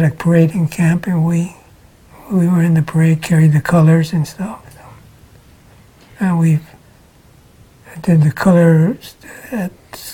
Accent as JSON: {"language": "English", "town": "Redlands", "region": "California", "country": "United States", "tie": "born there", "said": "I was born in Redlands, California."}